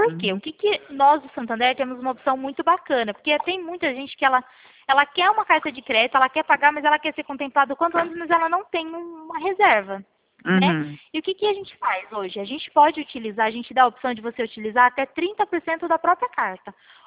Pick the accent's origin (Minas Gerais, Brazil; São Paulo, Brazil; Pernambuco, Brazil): São Paulo, Brazil; Pirassununga; Eu sou de Pirassununga, interior de São Paulo.